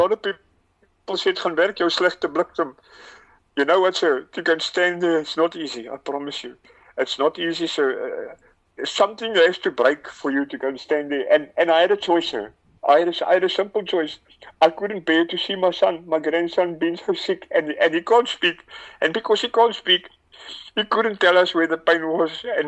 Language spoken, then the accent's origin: English; Southend, East of England, United Kingdom; I grew up in Southend. My father was a sergeant major in the army